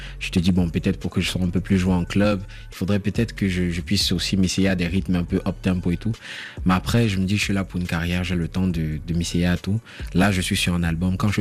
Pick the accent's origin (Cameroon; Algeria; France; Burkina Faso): Cameroon; étant donné que je suis camerounais, tu vois